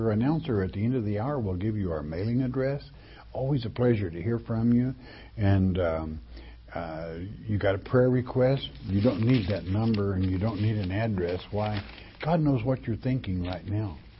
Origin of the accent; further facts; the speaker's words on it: Alabama, United States; from Alabama. … I'm from Alabama.